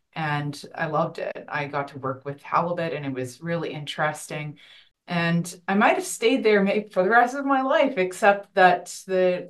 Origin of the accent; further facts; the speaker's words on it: Ontario, Canada; now in Nova Scotia, Canada; I'm from Ontario, not a lot of jobs in marine biology.